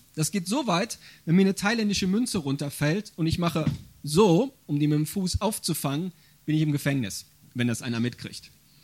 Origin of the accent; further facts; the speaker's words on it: Radevormwald, North Rhine-Westphalia, Germany; Ich komme aus Rade vom Wald. Das ist bei Remscheid, Wuppertal, die Ecke. Also gar nicht so weit weg.